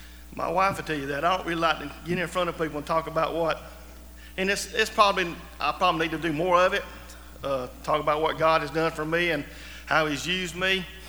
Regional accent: Silver Creek, Georgia, United States; I was raised in the Silver Creek Methodist Church, and we went there for many years. But I was saved actually in a little church between here and Aragon. It was Seney, Georgia.

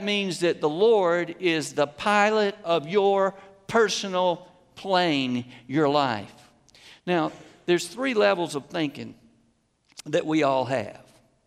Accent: Augusta, United States; When I grew up in Augusta, we had a house with a closed floor plan.

